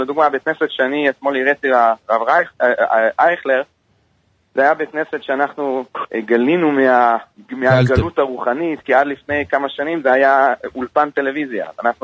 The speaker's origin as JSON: {"language": "Hebrew", "country": "Hungary", "tie": "born or raised there", "said": "כן, אני בעצמי יליד המקום, וכמו שהזכרתם, ואני רואה שיש לכם עין חדה, כי באמת בהונגריה"}